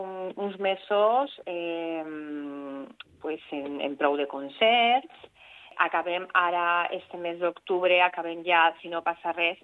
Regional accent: Valencia, Valencian Community, Spain; born there; jo vaig naixer a València, val? El que passa és que tota la meva família ve de Conca, ve de la Manxa.

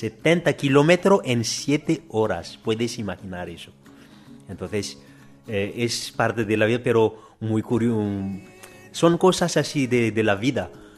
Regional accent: Toliara, Atsimo-Andrefana, Madagascar; Yo soy del suroeste de Madagascar, en un pueblecito que se llama Tuliara. Ahí es un pueblo que vive más del mar

